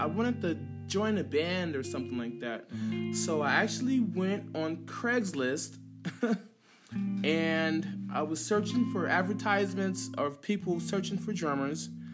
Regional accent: Dayton, Ohio, United States; moved away as an adult; Well, I'm originally from Dayton, Ohio. And, you know, I actually joined the Army when I was 18

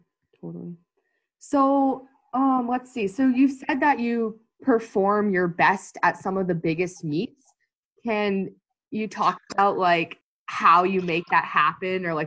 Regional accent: San Diego, California, United States; Yeah, I was born in San Diego. I grew up

